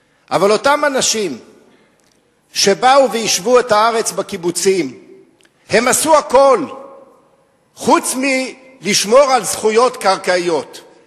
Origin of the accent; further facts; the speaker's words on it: Jerusalem, Jerusalem District, Israel; born there; נשלחה מירושלים, שם נולדנו